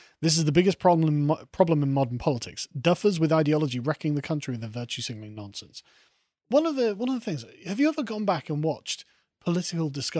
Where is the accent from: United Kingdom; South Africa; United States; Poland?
United Kingdom; England; I love England and being English, and I want to do my part to perpetuate that.